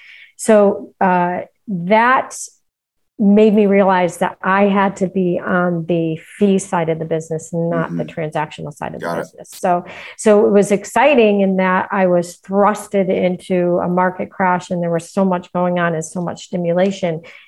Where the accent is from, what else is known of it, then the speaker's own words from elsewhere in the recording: Hartford, Connecticut, United States; So I was born and raised in Greater Hartford, Connecticut.